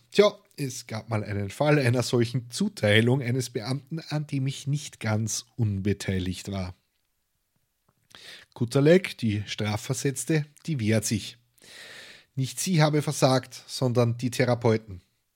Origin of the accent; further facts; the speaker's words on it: Austria; Aber denjenigen am Krawall packen, wie man bei uns in Österreich sagt, na, das wird wohl drin sein.